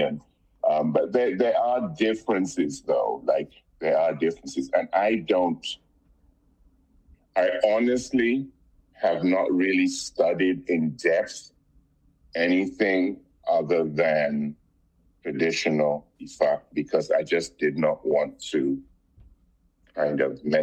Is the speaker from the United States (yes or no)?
no; Nigeria; I don't care if I'm in New York or wherever I am. I feel, you know, I'm Nigerian.